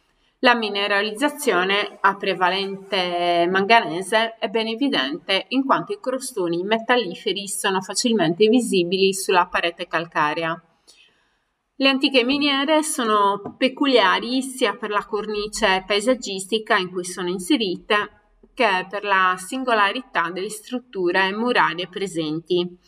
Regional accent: Sardinia, Italy; che viene difficile anche a me che sono sarda

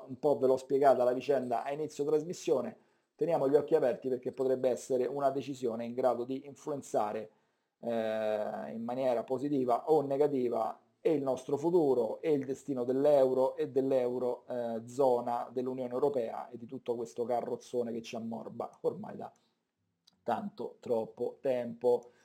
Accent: Rome, Lazio, Italy; No, non sono di Ostiense, sono della Garbatella

